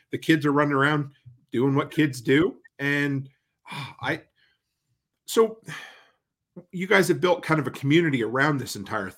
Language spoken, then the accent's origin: English; Canada; I came from Canada, so it was like, 2,500 miles.